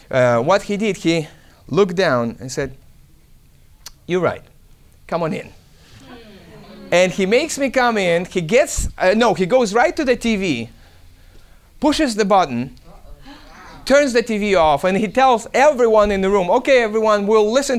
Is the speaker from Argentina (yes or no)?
yes; Argentina; English is a second language; moved away; we didn't have money for those classes because we came from Argentina.